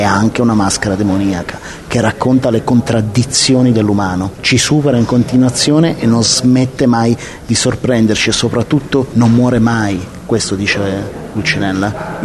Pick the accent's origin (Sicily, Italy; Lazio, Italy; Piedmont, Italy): Piedmont, Italy; Turin; born there; Io sono nato a Torino e quindi di questa magia, di questa atmosfera di cui parli, sono molto consapevole.